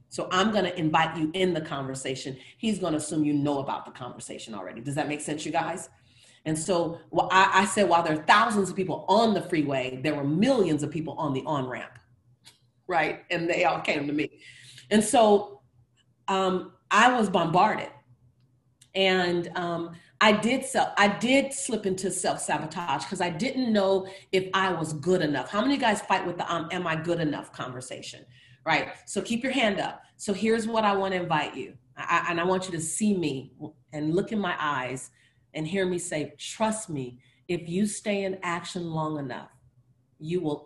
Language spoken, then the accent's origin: English; Los Angeles, California, United States; I'm this woman from South Central LA who all I had was a hustle muscle.